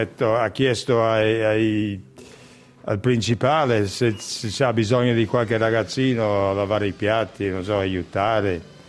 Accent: Friuli-Venezia Giulia, Italy; first language Friulian; Italian is a second language; io non parlavo neanche l'italiano, perché a casa si parlava il friulano.

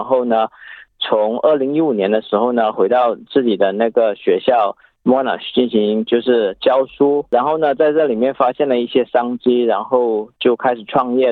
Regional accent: China; now in Australia; 我来自中国，然后13年了在澳洲，

